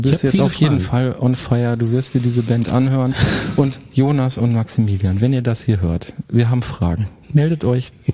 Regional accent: North Rhine-Westphalia, Germany; Meiner alten Heimatstadt.

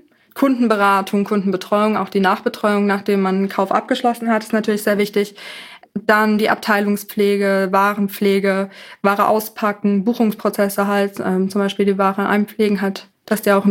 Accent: Bühl, Baden-Württemberg, Germany; Aus Bühl, das ist bei Baden-Baden so ungefähr 100, 120 Kilometer weiter weg.

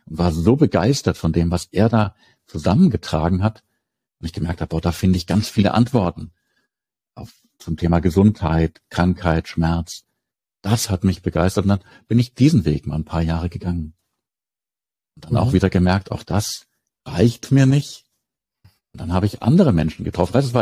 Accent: Southern Germany, Germany; Man Mitte der 60er Jahre geboren, auch schon ein paar Jahre alt. Auf dem Land aufgewachsen in Süddeutschland, im weitesten Rahmen, in ganz Süddeutschland. Im kleinen Haushalt, in einem Handwerkermeisterhaushalt.

